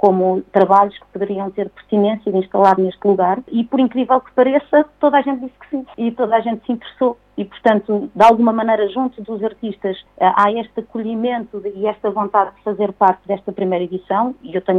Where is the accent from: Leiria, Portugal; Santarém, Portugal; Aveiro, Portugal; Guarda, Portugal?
Santarém, Portugal; Valada; born there; also born or lived in Lisbon; O local que é a minha origem, eu nasci em Valada e hoje vivo cá, há 2 anos que vivo cá